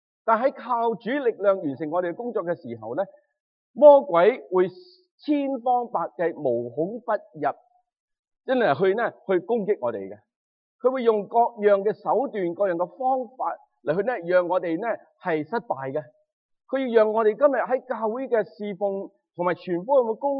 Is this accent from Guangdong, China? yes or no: yes; Guangdong, China; 咁大家即系我哋广东人啦，我哋就通常咧就会话三十六雀咧就走为咩啊上雀啊嘛吓。